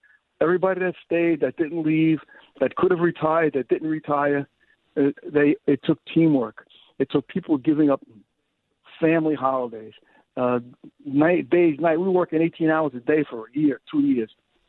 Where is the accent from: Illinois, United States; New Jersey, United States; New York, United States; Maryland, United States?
New York, United States; Brooklyn; Like, you know, a 20-year-old kid, I came from Brooklyn. I think the farthest I had ever been in my life was Jersey, and then all of a sudden I'm in Southeast Asia